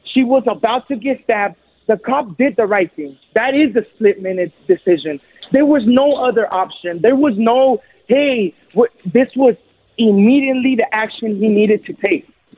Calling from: Madera, California, United States; calling from Madera.

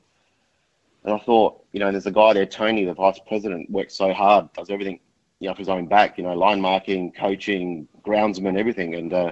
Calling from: Wattle Park, Australia; Wattle Park.

